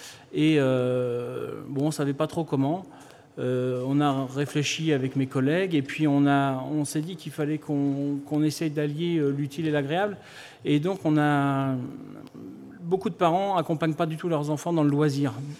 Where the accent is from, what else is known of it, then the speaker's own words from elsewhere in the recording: Normandy, France; nous on est de Haute-Normandie